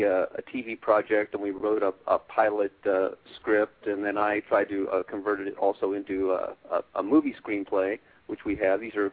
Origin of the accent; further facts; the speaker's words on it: Cincinnati, Ohio, United States; now in Phoenix, United States; Well, born and raised in Cincinnati, went to college at Ohio University, which is over in Athens, Ohio, near the in the southeastern Appalachian Mountain area of the state